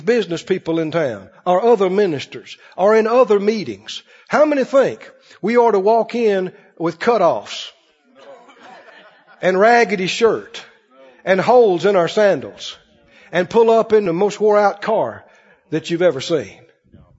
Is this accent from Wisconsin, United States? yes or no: no; Mississippi, United States; You know, we grew up in Mississippi.